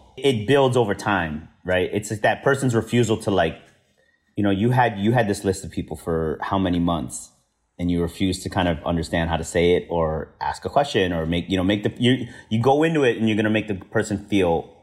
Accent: Chicago, Illinois, United States; like I'm from Chicago and like I grew up there.

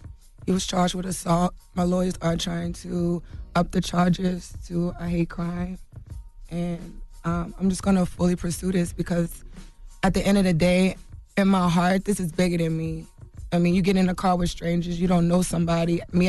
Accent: New Orleans, Louisiana, United States; I'm from New Orleans, been here 10 years. I don't have family here.

